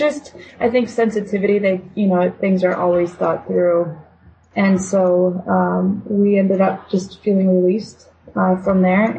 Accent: Bourbonnais, Illinois, United States; But I grew up in Bourbonnais, Illinois, which happens to be the same town where Olivet Nazarene University is.

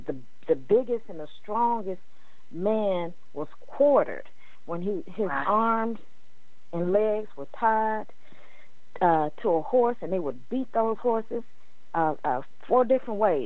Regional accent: Houston, Texas, United States; Right in Houston, my hometown, there was a woman who was having a mental episode.

